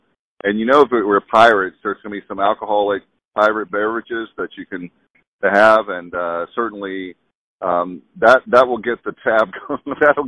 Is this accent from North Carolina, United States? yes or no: yes; Durham, North Carolina, United States; I'm originally from Durham